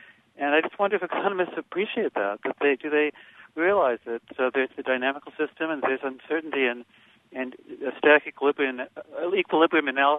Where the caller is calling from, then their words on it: Urbana, Illinois, United States; from Urbana.